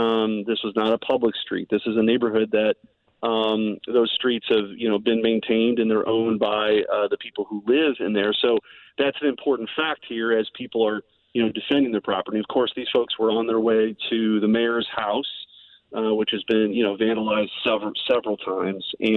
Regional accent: St. Louis, Missouri, United States; I'm from the St. Louis region. I care deeply about violent crime in St. Louis.

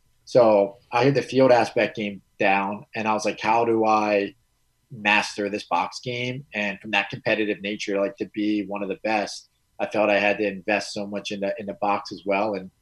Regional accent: United States; if they would rank me on hands because I'm American, I'd be like 22.

